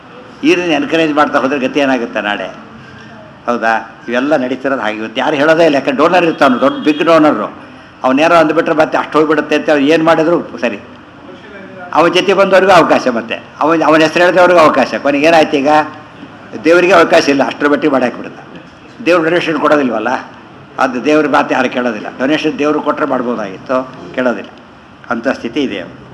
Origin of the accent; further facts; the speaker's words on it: Chikkerahalli, Karnataka, India; ಅದು ಊರು ನಡೆದಿದ್ದು ಚಿಕ್ಕೇರಳ್ಳಿ ಅಂತ ನಮ್ಮೂರು, ನಮ್ಮ ತಾಯಿ ತವ್ರ ಮನೆ ಅಲ್ಲಿ ಮೋಹನದಾಸ ಪ್ರತಿಷ್ಠಾಪನೆ ಮಾಡಿದ ಪ್ರಾಣದೇವರು ಇರ್ತಾರೆ.